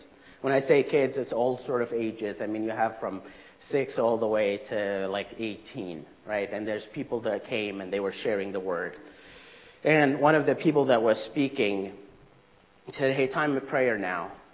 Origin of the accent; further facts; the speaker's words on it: Egypt; the place I grew up in back in Egypt.